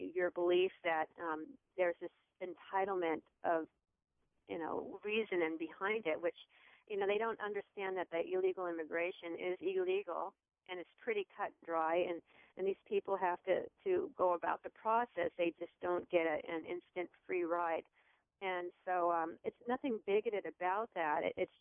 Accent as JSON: {"language": "English", "country": "United States", "tie": "born there", "said": "I speak English and that I was born here in America"}